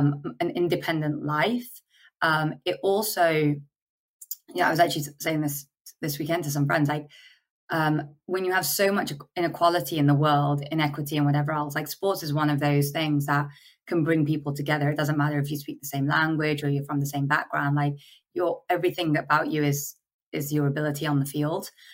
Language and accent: English; Manchester, North West England, United Kingdom; by religion, I'm Sikh. Like, I grew up in Manchester, as I said, like, parents, doctors, fairly conservative.